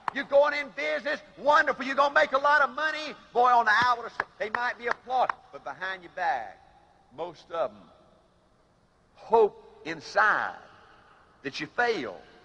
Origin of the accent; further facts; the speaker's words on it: Cairo, Georgia, United States; I was in Cairo, Georgia, 2 weeks ago, my hometown. I saw some of my classmates, and it shocked me how old they looked.